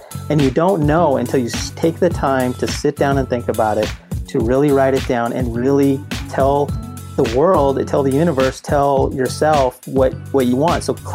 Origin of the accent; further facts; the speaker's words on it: Montana, United States; moved away; You know, I didn't realize it until I got to Arizona. I'm from Montana originally.